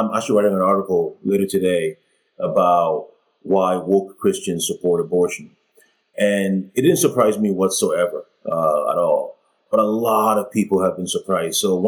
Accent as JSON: {"language": "English", "country": "Canada", "said": "because I am Canadian, because I love Canada more than America, because it is my home"}